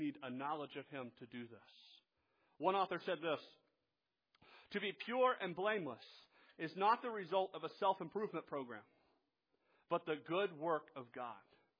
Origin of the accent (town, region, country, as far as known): Georgia, United States; born or raised there